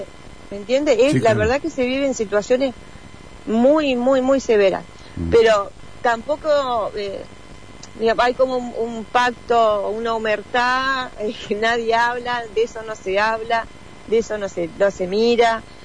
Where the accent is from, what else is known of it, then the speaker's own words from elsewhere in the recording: Bajada Grande, Entre Ríos, Argentina; yo que soy nacida y criada en Bajada Grande